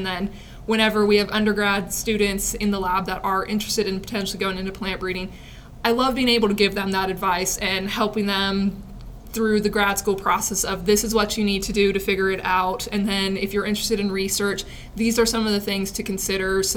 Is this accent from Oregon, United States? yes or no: no; Oklahoma, United States; So I'm originally from Oklahoma, and 2011, that was when we had an extreme drought and heat wave.